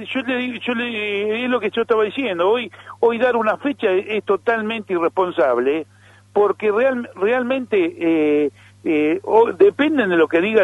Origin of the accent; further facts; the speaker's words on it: Mar del Plata, Buenos Aires Province, Argentina; Ejemplo, yo soy de Mar del Plata.